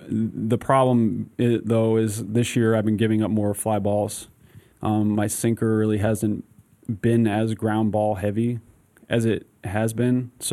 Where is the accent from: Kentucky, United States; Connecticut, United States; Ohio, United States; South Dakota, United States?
Connecticut, United States; also born or lived in Trumbull / Reading; we grew up in Trumbull and Reading, Connecticut, which is hour 30 depending on traffic, and this was our team.